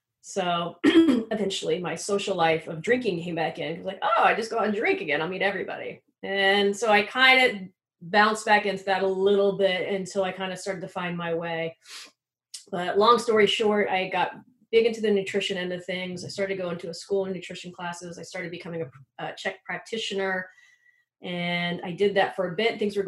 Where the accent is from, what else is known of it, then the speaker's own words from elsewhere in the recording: Atlanta, Georgia, United States; I mean, I grew up in Atlanta, Georgia, and I got into the health club business right out of college